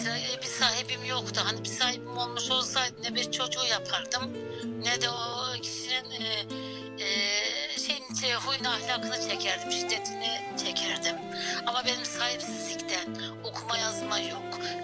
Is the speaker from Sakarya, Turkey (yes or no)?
no; Hasbeyköy, Sivas, Turkey; 1974 Sivas Hasbeyköy doğumluyum. Ben 1974'te doğdum. Daha sonra köyde yaşadım 16 yaşına kadar. İlkokula başladım Hasbeyköy'de.